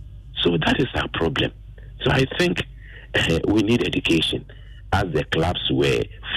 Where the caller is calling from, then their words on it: Dansoman, Ghana; I'm speaking from Dansoma.